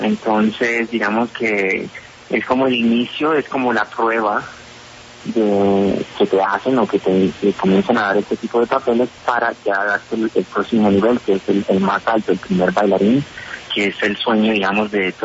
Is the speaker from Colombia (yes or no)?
yes; Colombia